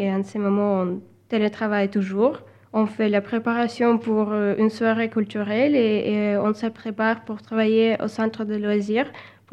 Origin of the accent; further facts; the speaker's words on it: Russia; French is a second language; now in France; j'ai 23 ans, je viens de Russie.